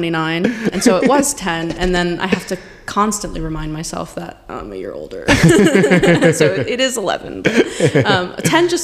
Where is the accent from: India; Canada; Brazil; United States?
Brazil; born there; English is a second language; I was born in Brazil.